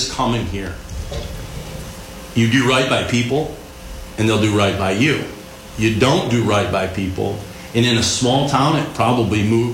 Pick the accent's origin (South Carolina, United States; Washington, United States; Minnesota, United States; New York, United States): New York, United States; I grew up in New York. I kind of grew up in two places. One being the city, but that's not where my mom was from. And when we moved out of the city, we went back into central New York.